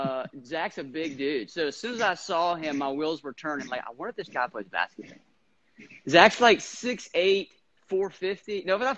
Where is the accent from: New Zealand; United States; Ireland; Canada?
United States; Jacksonville, Florida; everyone says when you say, "Hey, where are you from?" I'm from Jacksonville.